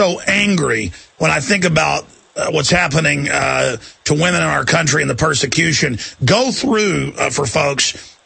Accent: Dallas, Texas, United States; born there; They store my blood sample when I was born in Dallas.

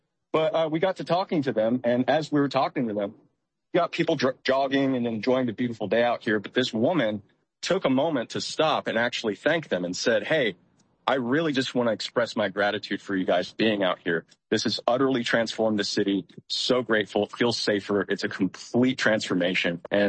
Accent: United States; like as an American, like, yeah, this place needs to be protected.

